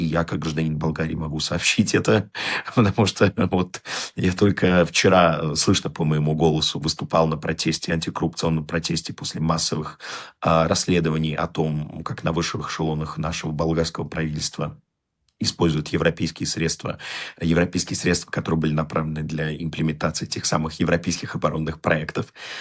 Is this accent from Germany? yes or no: no; Russia; moved away as an adult; now in Bulgaria; Мне 25 лет, я уехал из России, я покинул Россию после политических преследований